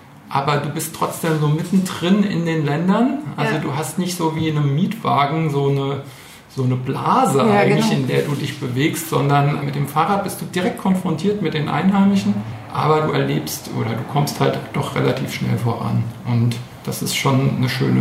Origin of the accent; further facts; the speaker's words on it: Mainz, Rhineland-Palatinate, Germany; Meine Heimat.